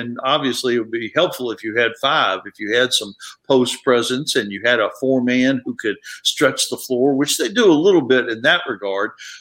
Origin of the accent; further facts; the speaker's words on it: Woodstock, Virginia, United States; he went to Massanutten Military in Woodstock, Virginia, my hometown.